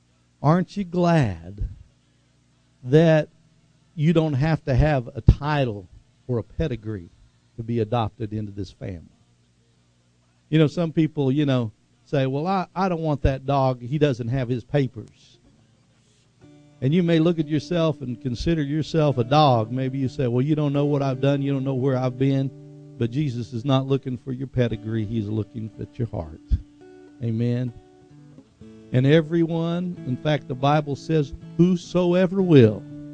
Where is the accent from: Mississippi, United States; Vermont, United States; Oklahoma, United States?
Oklahoma, United States; Tulsa; Tulsa, my hometown, where I grew up. My best friends are there. Tulsa.